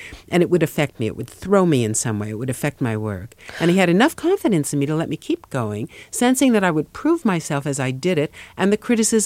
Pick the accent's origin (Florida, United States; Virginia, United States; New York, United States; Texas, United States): New York, United States; I have a distinctive sound, and it is, you're right, I'm a New Yorker and I'm Jewish.